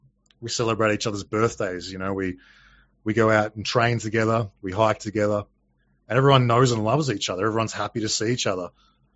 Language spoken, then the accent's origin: English; Australia; that's why I love being Australian.